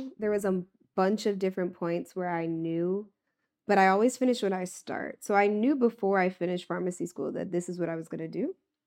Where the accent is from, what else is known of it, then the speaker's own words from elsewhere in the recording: Washington, District of Columbia, United States; So I'm from Washington, D.C.